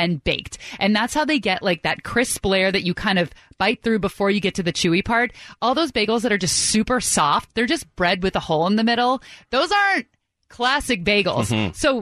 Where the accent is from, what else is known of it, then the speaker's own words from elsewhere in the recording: California, United States; like you're from Chicago, I'm from the Bay Area, Aaron's from New Jersey, there are things that you miss.